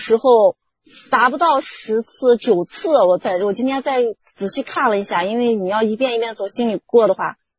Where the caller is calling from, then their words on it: Xinjiang, China; 早上五点半起来，我们新疆这边起来有点早了